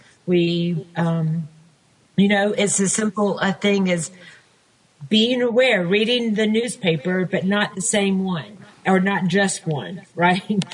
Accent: Alabama, United States; Well, Paul, I'm from Alabama, and so we have to navigate this all the time.

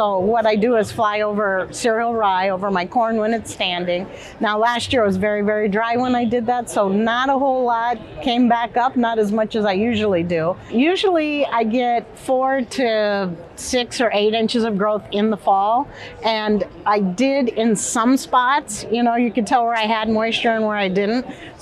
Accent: Iowa, United States; I'm a farmer from North Central Iowa.

